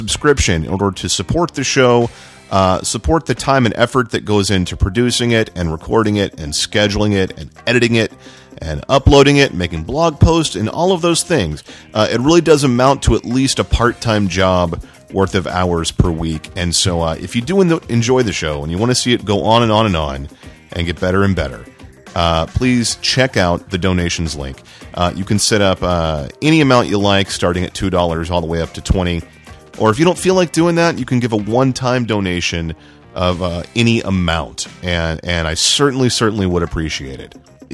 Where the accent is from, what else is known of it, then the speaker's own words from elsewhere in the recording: Dallas, Texas, United States; I'm going to be in Dallas, Texas, my hometown, at Anime Fest Dallas for 3 or 4 days.